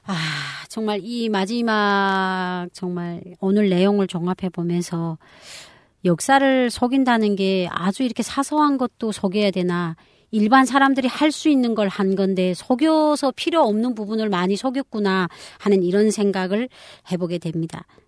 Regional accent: Pungsan, Ryanggang, North Korea; 예, 풍산군.

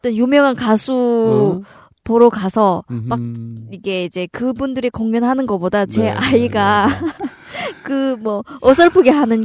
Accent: Hwanghae, North Korea; moved away as an adult; now in South Korea; 한국에 온 지는 벌써 10년이 되었습니다.

